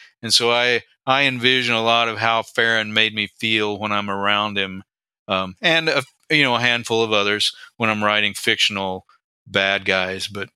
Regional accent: Texas, United States; I grew up in Texas.

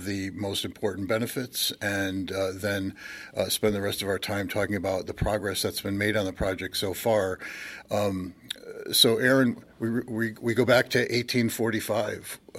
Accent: Waterbury, Connecticut, United States; I mean, I grew up in Waterbury in the 60s, and I certainly remember those nasty days of the river

